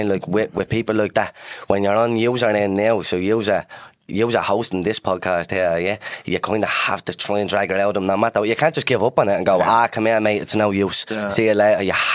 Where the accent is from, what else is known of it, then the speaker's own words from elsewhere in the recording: Dublin, Leinster, Ireland; I'm from Dublin's North Inner City. I'm from Doors Estuary Flats. And my earliest memories growing up in the flats was like very positive, like the community spirit was unbelievable, boys. Like, I would not change my upbringing for anything.